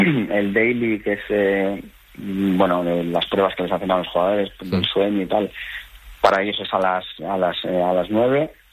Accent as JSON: {"language": "Spanish", "town": "Madrid", "region": "Community of Madrid", "country": "Spain", "said": "Evidentemente soy madrileño, soy vallecano, me encanta mi ciudad, Madrid, me encanta Vallecas."}